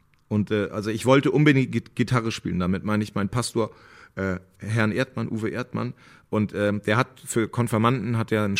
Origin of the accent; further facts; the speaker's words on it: Hemmoor, Lower Saxony, Germany; Meine Heimat, Hemmoor, nennt sich Stadt. Es ist aber gar keine Stadt, es ist ein Ort.